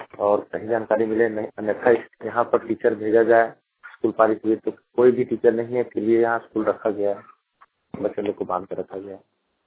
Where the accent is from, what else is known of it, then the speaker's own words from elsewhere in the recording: Jharkhand, India; ग्राम मेडकुरी कला, प्रयागपुर, थाना इटारसी, जिला हजारीबाग, झारखंड का रहने वाला हूँ।